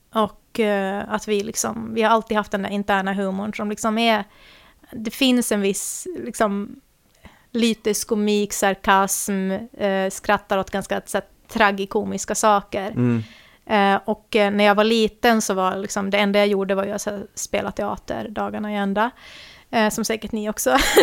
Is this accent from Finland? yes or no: yes; Vaasa, Ostrobothnia, Finland; born there; Nej, vi är född i Vasa ju